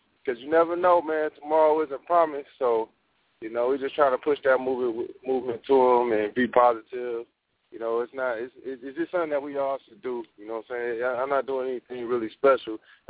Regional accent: Dayton, Ohio, United States; also born or lived in Detroit, United States; I grew up in Dayton in Detroit when I was a kid.

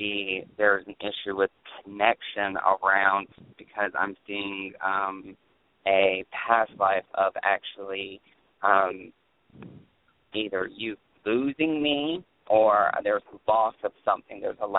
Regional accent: New Bern, North Carolina, United States; I lived there for 3 years, and I'm just now moved in October back to my hometown, New Bern, North Carolina.

